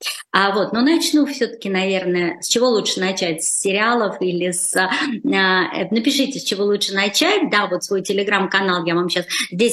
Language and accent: Russian; Rostov-on-Don, Rostov Oblast, Russia; но я из Ростова